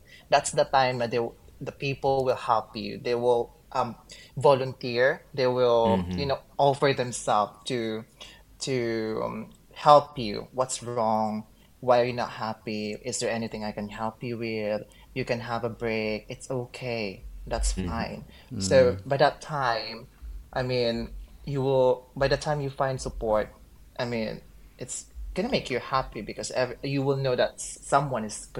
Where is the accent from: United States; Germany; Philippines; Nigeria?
Philippines; Bangsamoro; now in United Kingdom; So the fact na I'm from Lanao del Sur.